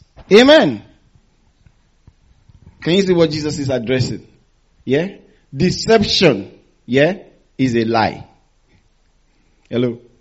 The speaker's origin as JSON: {"language": "English", "country": "Nigeria", "tie": "born or raised there", "said": "when I was growing up in Nigeria, I never saw trees shed their leaves in autumn."}